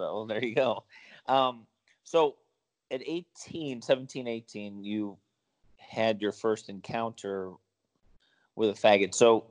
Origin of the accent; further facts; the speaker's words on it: United States; like, as an American, stupid American